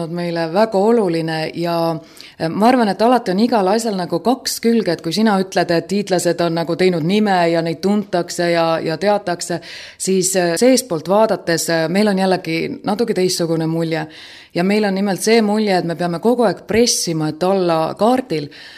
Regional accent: Tallinn, Harju County, Estonia; now in Hiiumaa, Estonia; ma ei ole Hiiumaa inimene, ma olen pärit Tallinnast, aga ma olen abielus hiidlasega ja juba üsna pika aega. Nii et Hiiumaale sattusin ma umbes 7 aastat tagasi, ehk siis täpsemalt öeldes 2004. aasta suvel, kui me perega Tallinnast Hiiumaale kolisime.

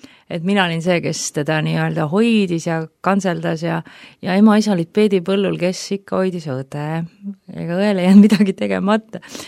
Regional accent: Kilingi-Nõmme, Pärnu County, Estonia; Mina olen Pärnumaalt Kilingi-Nõmmest pärit ja Kilingi-Nõmme vabakoguduses. Lapsepõlv on mul mõeldunud samamoodi Kilingi-Nõmmes metsade vahel kasvades ja vanemate kodu on ka mul seal praeguseni.

